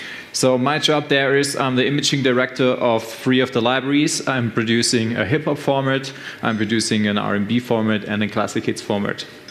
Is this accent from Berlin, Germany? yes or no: no; Stuttgart, Baden-Württemberg, Germany; I'm from Germany, Stuttgart.